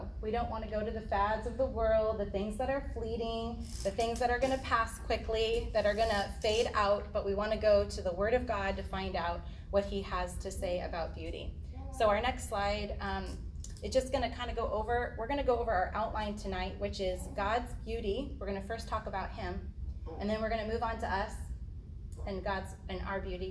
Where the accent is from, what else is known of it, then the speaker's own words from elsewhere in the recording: California, United States; And I'm from California